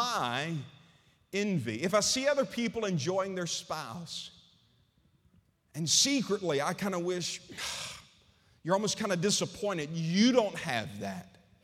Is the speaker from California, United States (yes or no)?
no; Mississippi, United States; We're from Mississippi.